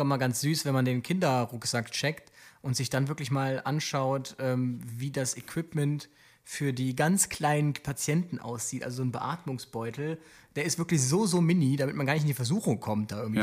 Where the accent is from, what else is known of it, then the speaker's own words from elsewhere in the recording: Aachen, North Rhine-Westphalia, Germany; Ich komme ja aus Aachen und dort bin ich auch lange Rettungsdienst gefahren.